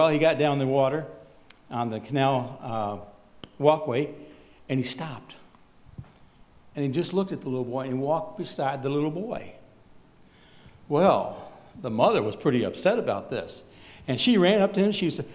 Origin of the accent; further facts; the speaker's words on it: New York, United States; now in Oregon, United States; I'm from upstate New York, believe it or not. I know I don't have the accent, but I am.